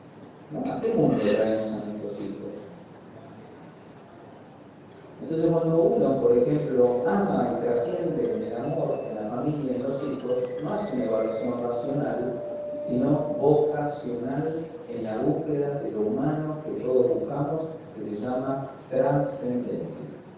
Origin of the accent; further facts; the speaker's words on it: Argentina; siempre mira como argentinos que somos en la superficie de la coyuntura de la crisis